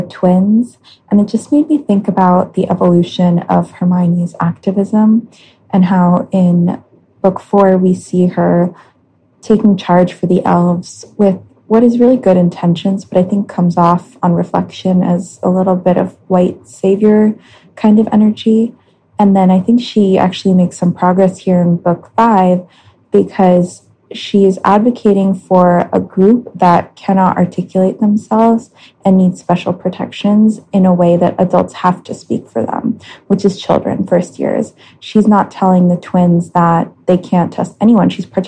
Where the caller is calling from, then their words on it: New York, United States; I'm calling from New York